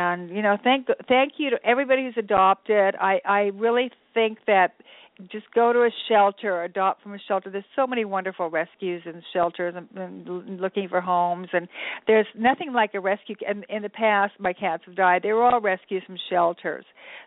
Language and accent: English; Germany; also born or lived in Latvia; now in United States; I was born in Latvia, and I grew up in displaced person camps in Germany after World War II. I came to America